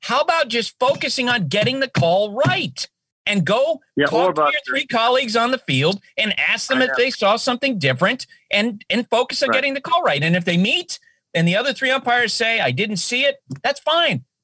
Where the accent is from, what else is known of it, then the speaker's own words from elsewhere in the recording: Vermont, United States; Folks in my home state of Vermont will not turn down beer